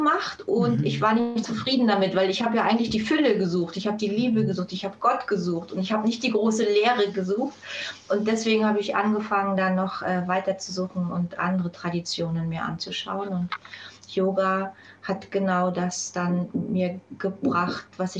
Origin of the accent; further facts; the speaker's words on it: Germany; ich bin ja in der DDR aufgewachsen.